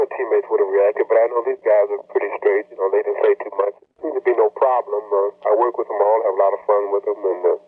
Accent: Chicago, Illinois, United States; I personally was from the Chicago area. I'm from the Chicago area.

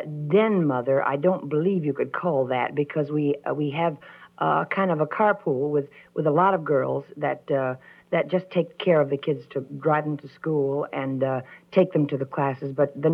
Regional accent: Kentucky, United States; born there; accent: Southern; I was born in Kentucky with a kind of a thick Southern accent, which my grandfather proceeded to rid me of very early on in life

